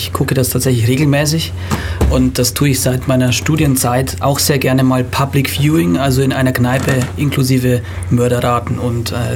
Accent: Bavaria, Germany; born there; Ich bin seit 2012 hier als Dramaturg am Theater Ulm beschäftigt, komme gebürtig aus der Oberpfalz

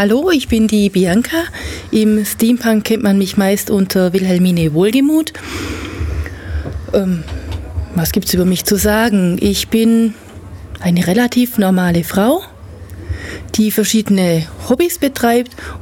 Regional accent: Gingen an der Brenz, Baden-Württemberg, Germany; Wir sind aus Gingen an der Brenz.

